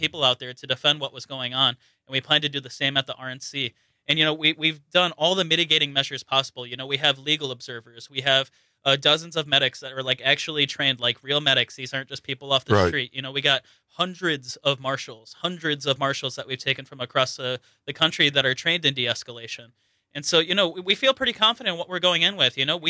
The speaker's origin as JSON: {"language": "English", "town": "Kenosha", "region": "Wisconsin", "country": "United States", "tie": "born or raised there", "said": "I grew up in Kenosha. I was very much, you know, in the organizing around Kenosha when that happened in 2020."}